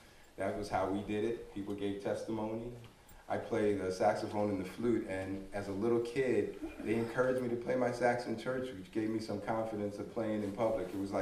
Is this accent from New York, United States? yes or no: yes; New York City, New York, United States; I grew up in New York City. I attended a church about the size of this one, building this. In fact, the last 2 days have reminded me a lot of my own growing up in church.